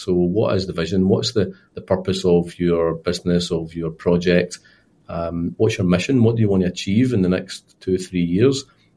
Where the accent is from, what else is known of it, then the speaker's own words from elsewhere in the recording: Scotland, United Kingdom; being Scottish and whiskey, it wasn't so easy to give up alcohol